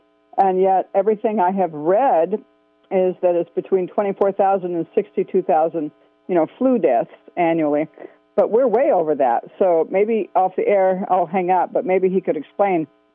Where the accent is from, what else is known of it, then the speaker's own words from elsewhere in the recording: California, United States; I'm from Northern California